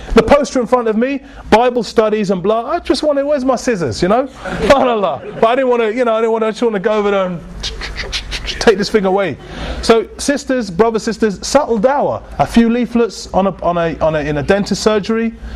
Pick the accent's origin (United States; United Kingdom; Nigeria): United Kingdom; I'm British, and blah, blah, blah. I'm born and raised, but I'm a Muslim.